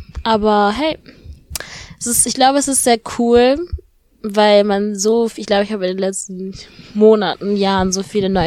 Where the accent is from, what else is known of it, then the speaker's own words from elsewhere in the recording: Germany; ich komme aus Deutschland